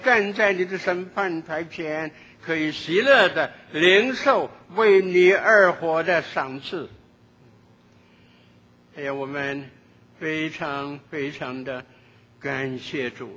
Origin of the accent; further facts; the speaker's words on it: Qingdao, Shandong, China; 我记得大概10岁左右，在青岛，我的家乡是山东青岛，在那里长大。